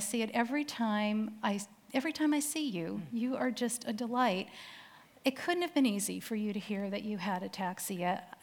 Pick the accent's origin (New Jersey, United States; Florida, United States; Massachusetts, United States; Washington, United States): Massachusetts, United States; I was raised in Massachusetts on a piece of property that had been in my father's family for 200 years.